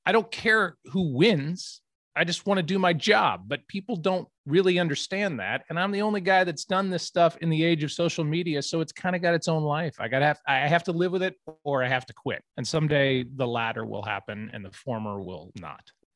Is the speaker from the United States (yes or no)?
yes; Florida, United States; born there; So yes, I was born in Florida.